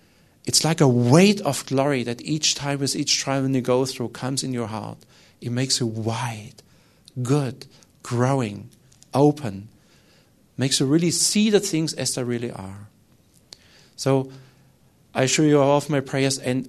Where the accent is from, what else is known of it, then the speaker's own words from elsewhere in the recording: Germany; born there; English is a second language; I was born in Germany. It's not so easy there.